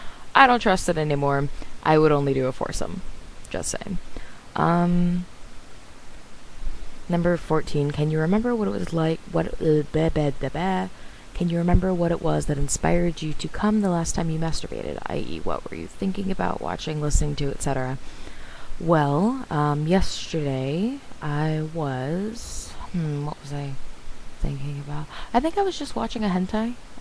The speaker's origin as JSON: {"language": "English", "country": "United States", "said": "she's British and I'm American, and our voices are very different."}